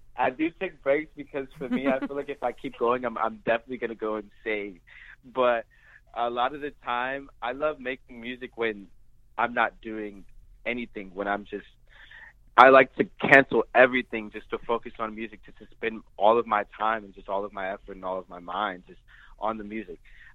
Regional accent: Germany; I'm from Germany as well. I lived there for a good part of my life

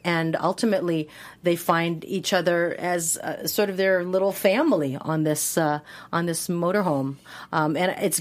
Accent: Hawaii, United States

